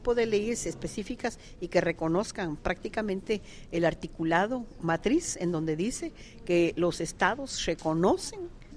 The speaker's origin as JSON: {"language": "Spanish", "country": "Guatemala", "said": "Yo soy guatemalteca y estamos luchando por una ley"}